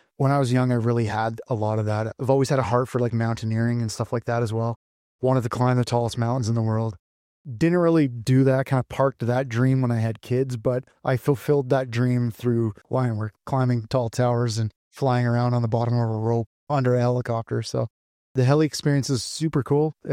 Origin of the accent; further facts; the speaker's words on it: British Columbia, Canada; I'm from British Columbia, Canada.